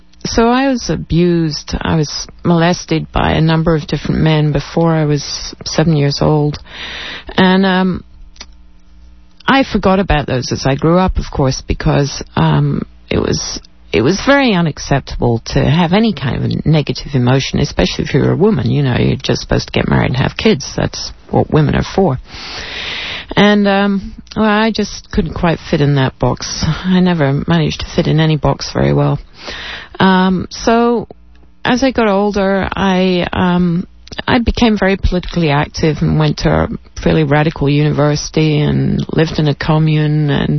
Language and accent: English; Scotland, United Kingdom; I grew up in Scotland. Actually, my parents were sort of a declining upper-class family. And that was in the 50s